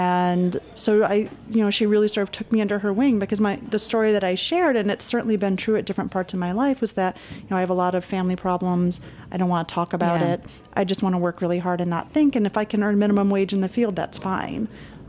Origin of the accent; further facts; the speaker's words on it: Michigan, United States; I'm from Michigan, which is where I was working at Walmart.